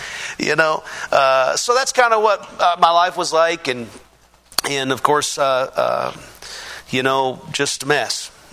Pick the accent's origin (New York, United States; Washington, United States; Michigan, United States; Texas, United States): Washington, United States; Prosser; now in Kennewick, United States; Having grew up in the Yakima Valley, I grew up in Prosser, Washington. I don't know if you're familiar with that, but it's about probably 30, 40 miles west of the Tri-Cities where I'm at.